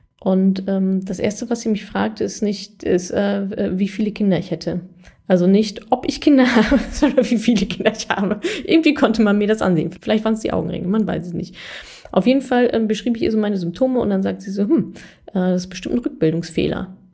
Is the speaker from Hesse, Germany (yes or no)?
no; North Rhine-Westphalia, Germany; ich habe auch ganz viele aus meiner Heimat, hier NRW, Ruhrpott